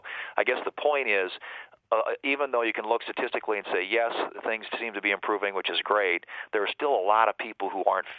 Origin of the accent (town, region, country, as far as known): South Dakota, United States; born or raised there